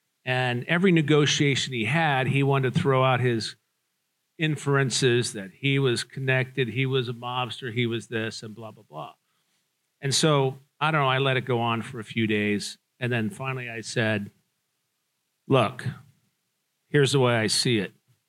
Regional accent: Las Vegas, Nevada, United States; So I'm from Las Vegas, native Las Vegan.

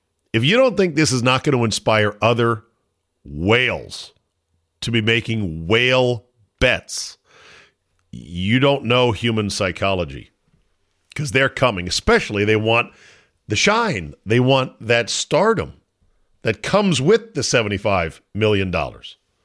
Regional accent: Philadelphia, Pennsylvania, United States; You know, hey, I'm from the Philly area. They're in the World Series. I should go.

